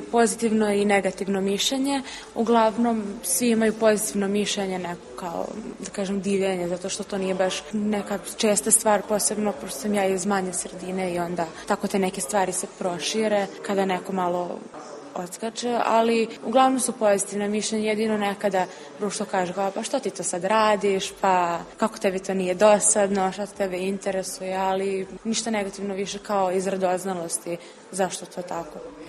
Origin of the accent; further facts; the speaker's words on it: Inđija, Vojvodina, Serbia; Ja sam iz Inđije i moja mama je lekar, a tata je radi pri MUP-u kao policijski inspektor